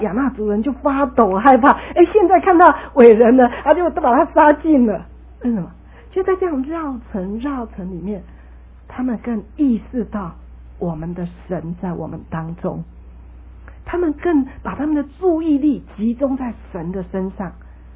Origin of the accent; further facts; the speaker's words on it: China; 我们中国人就知道说江山易改，本性难移哈